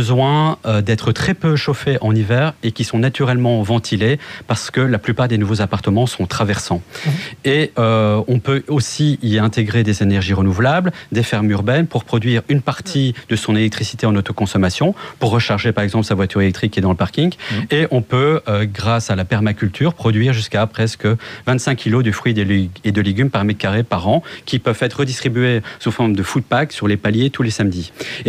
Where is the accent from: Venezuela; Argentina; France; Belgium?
Belgium; Brussels; moi, je viens de Bruxelles